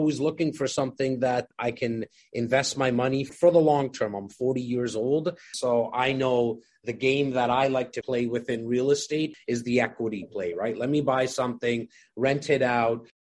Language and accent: English; India; I'm your Indian brother.